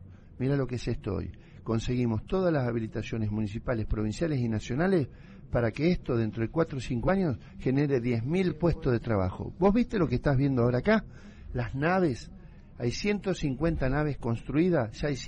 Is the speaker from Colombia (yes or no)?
no; Argentina; Yo soy de la Argentina, te lo dije, donde tu viejo te decía trabajar o estudiar.